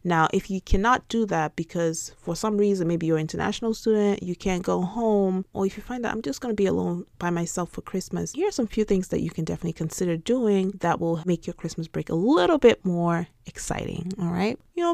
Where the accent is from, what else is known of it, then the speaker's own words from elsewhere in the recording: Nigeria; moved away as an adult; now in United States; because I'm Nigerian. I moved to America for grad school